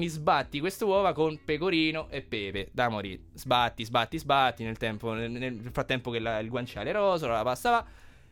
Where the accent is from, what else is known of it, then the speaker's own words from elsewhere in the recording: Rome, Lazio, Italy; la carbonara è una cosa a cui noi da romani siamo molto legati